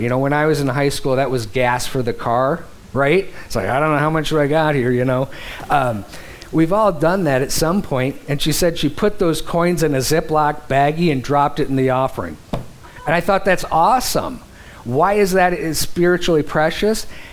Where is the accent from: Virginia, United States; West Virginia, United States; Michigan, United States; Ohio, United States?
Michigan, United States; Detroit; I grew up in Detroit and they would always have the big window dressings.